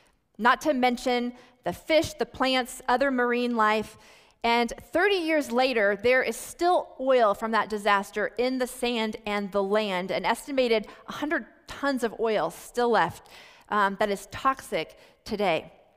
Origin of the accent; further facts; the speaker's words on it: Oregon, United States; When I was in the ninth grade, I was in high school growing up on the Oregon coast